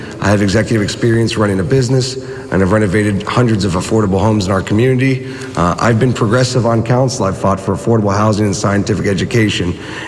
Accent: St. Petersburg, Florida, United States; born and raised in St. Pete.

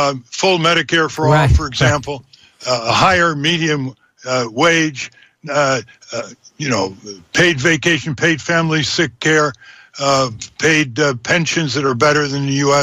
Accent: New England, United States; When I was growing up in New England, that meant winter, spring, summer, autumn.

